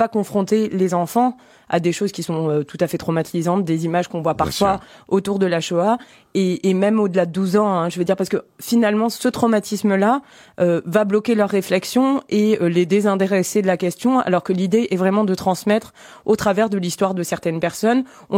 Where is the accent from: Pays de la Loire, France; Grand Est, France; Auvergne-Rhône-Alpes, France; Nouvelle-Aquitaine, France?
Nouvelle-Aquitaine, France; Bordeaux; donc je suis bordelaise pour ceux qui ne le savent pas